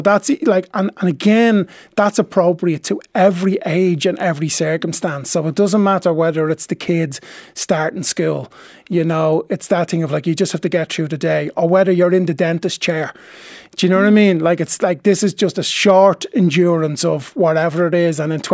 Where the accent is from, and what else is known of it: Ireland